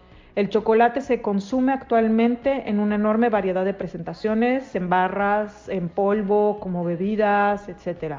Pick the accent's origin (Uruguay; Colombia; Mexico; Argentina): Mexico; Así que el cacao ya es patrimonio cultural en mi país.